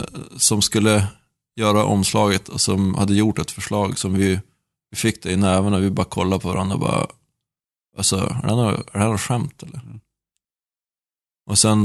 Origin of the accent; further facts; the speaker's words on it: Skellefteå, Västerbotten County, Sweden; Jag vet inte hur Umeå var när jag växte upp i Skellefteå och började spela musik.